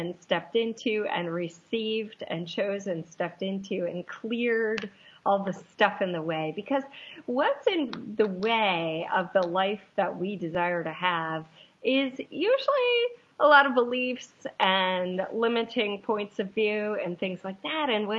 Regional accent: Hawaii, United States; from Hawaii. I'm a coach. I'm an author.

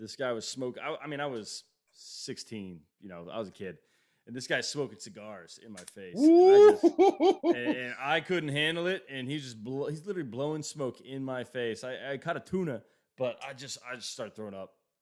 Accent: Colorado, United States; Tennessee, I'm originally from Colorado. Like, I'm not raised on that stuff.

